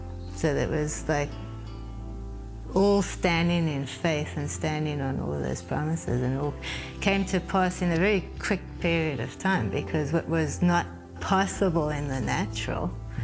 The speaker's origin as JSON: {"language": "English", "country": "South Africa", "moved": "as an adult", "lives_now": "Canada", "said": "He's Canadian, and I'm South African. And we had moved back to South Africa for a couple of years."}